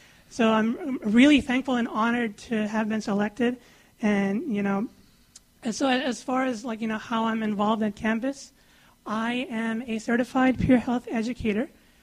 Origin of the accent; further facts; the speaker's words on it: Pakistan; born there; also born or lived in Saudi Arabia; I'm from the East. I was born in Pakistan, and I have lived in Saudi Arabia for a long time. I also consider myself from the West because I've been here for a while as well.